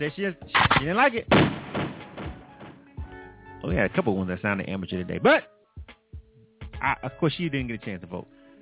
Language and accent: English; Florida, United States; I'm from Florida.